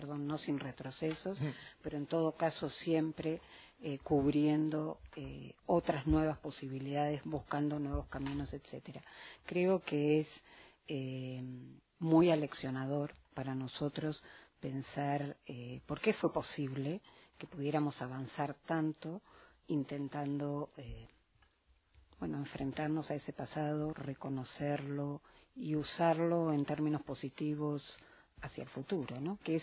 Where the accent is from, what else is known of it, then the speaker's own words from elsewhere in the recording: Bahía Blanca, Buenos Aires Province, Argentina; born there; colegas y activistas que venimos del interior, yo nací en Bahía Blanca